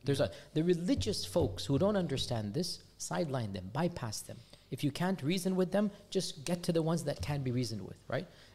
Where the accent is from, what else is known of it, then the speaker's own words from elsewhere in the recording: United States; allow me to be blunt because I'm an American, I have an excuse, we're less than 1%.